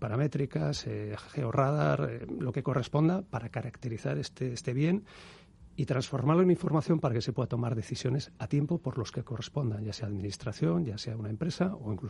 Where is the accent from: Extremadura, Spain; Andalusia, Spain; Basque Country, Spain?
Basque Country, Spain; Bilbao; yo soy de Bilbao